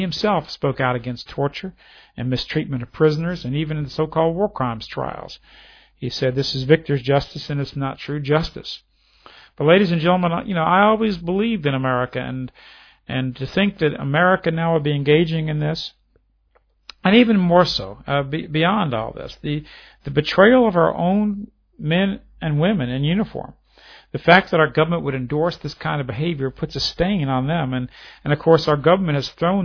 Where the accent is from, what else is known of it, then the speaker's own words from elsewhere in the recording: United States; You know, I was so proud of the fact as an American, as an American young man